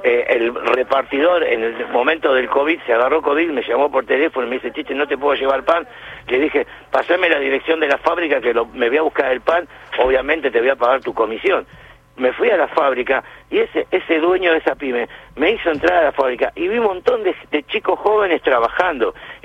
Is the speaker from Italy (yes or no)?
no; Argentina; lo digo con mucho orgullo como argentino